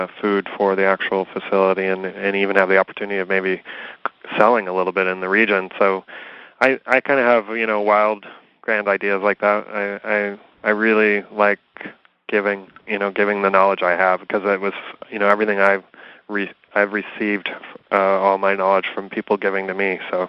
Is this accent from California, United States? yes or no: yes; Oakland, California, United States; I grew up in Oakland, and the school systems in California, public school systems, maybe they're better in some areas, but in Oakland, they certainly were basically just holding cells for the population of children.